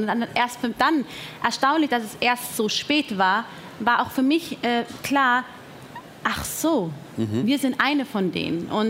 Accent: Erding, Bavaria, Germany; Also ich bin ja hier geboren. Ich bin in Erding geboren.

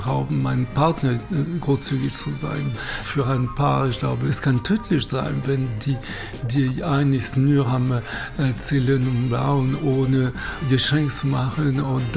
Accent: Paris, Île-de-France, France; German is a second language; Ich habe, weil ich komme aus Paris, so ein Bedürfnis über Luxusprodukte

